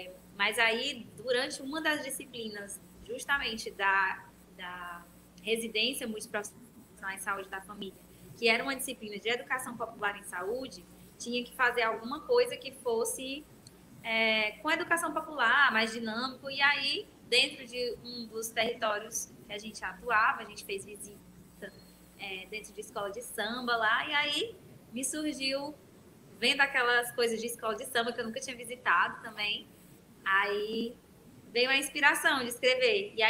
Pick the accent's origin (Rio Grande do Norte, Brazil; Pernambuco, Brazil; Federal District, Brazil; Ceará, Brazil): Ceará, Brazil; Bela Cruz; born there; now in Cruz, Brazil; eu sou aqui do Ceará. Eu nasci numa cidade bem pequena, que chama Bela Cruz. E atualmente eu moro em uma cidade vizinha, que chama Cruz, que é até onde tem o aeroporto internacional.